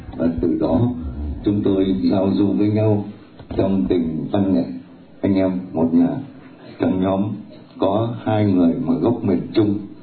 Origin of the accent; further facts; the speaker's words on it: Northern Vietnam, Vietnam; tôi là sinh trưởng ở miền Bắc